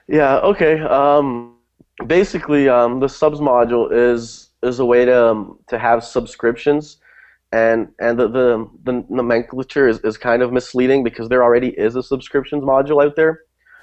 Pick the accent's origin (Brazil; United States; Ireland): Brazil; also born or lived in Germany; I'm 28 years old, and I was born in Germany, but I've lived in Brazil like all of my life.